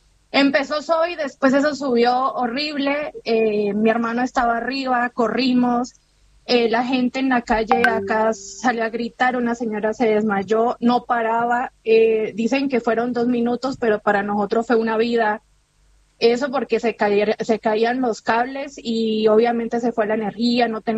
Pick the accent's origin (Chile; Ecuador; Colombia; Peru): Colombia; Cali, Valle del Cauca; Nosotros estamos casi a 15 minutos de Cali. Nosotros somos de Cali, pero vivimos como en una provincia pequeña al lado.